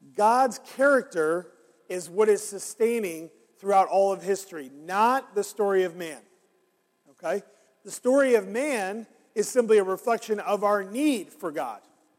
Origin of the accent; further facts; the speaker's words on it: Canada; But I grew up in the Great White North.